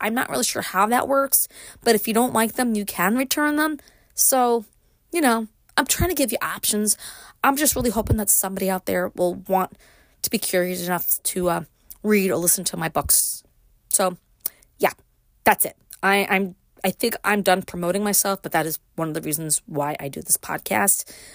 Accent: Brooklyn, New York, United States; So if you are curious what it was like for me growing up in Brooklyn and then moving to upstate, it's in that book.

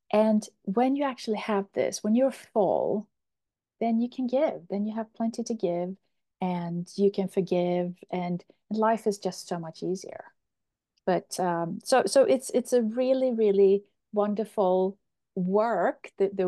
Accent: Sweden; we have this Swedish doctor. I'm from Sweden, and this Swedish doctor, she spent her whole entire career researching oxytocin.

